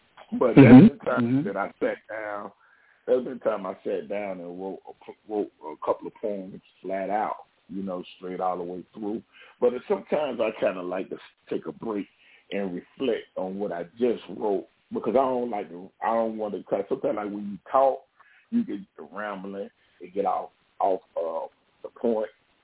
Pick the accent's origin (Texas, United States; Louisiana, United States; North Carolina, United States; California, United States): North Carolina, United States; Charlotte; my grandparents was living, in the country and in my Holland, and I was growing up in Charlotte. And so I was, you know, growing up in the hood in Charlotte and whatever.